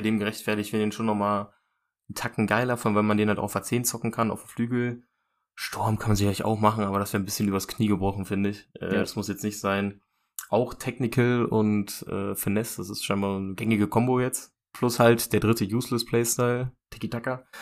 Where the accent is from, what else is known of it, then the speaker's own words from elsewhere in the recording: Germany; Wahrscheinlich, weil wir als Deutsche eher die Euroleague-Spiele von Liverpool sind als die Premier League-Spiele.